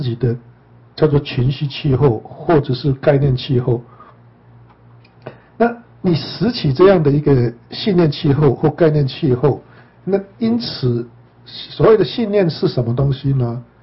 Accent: China; 比如说我们身为中国人，对不对？那我们有很多中国人的传统跟习俗啊

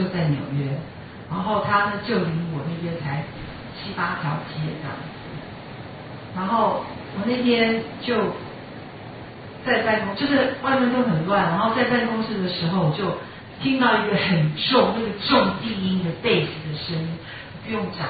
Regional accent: Taipei, Taiwan; 我从小也一直住在淹水区，啊，因为我小时候住在那个现在就是信义计划区嘛，但我小时候那个地方是常常淹水的地方。

